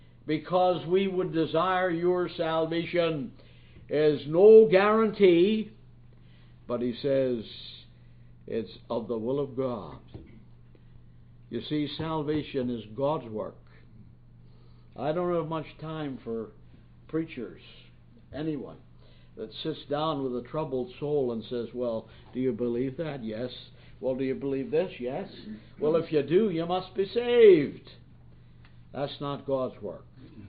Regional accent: Nova Scotia, Canada; born there; I'm a Canadian. I was born in Nova Scotia.

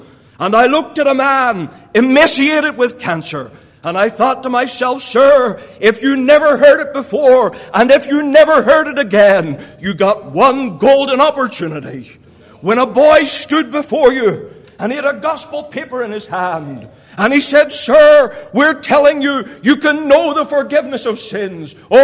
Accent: Ireland; And originally, I'm from Ireland.

